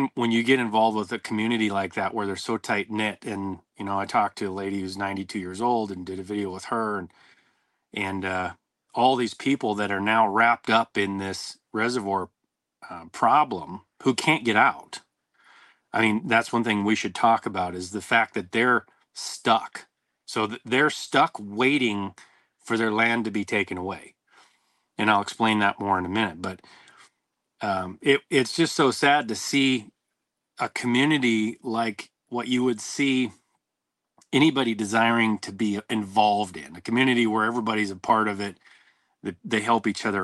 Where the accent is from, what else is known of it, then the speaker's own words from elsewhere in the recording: Montana, United States; born there; I was born in Montana, raised in some agriculture, managed a horse leasing company for 20 years.